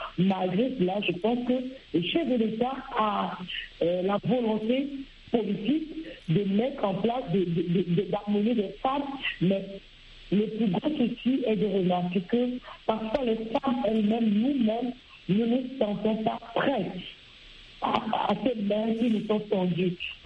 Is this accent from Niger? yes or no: no; Togo; Je dirais que chez moi au Togo, la participation des femmes reste encore minoritaire.